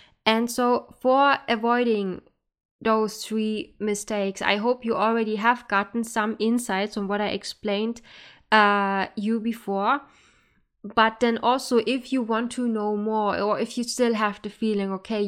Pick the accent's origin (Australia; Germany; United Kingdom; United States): Germany; you also see I am not Finnish, I am actually from Germany.